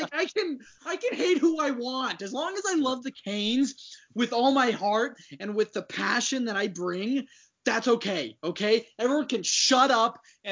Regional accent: Hollywood, California, United States; It's a hamburger place in Hollywood, which is my hometown.

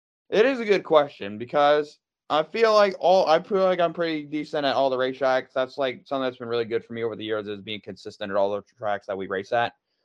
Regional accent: Jonesport, Maine, United States; I am from Jonesport, Maine.

